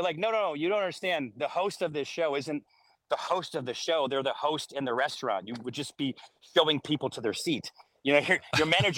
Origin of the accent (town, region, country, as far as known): Syracuse, New York, United States; born or raised there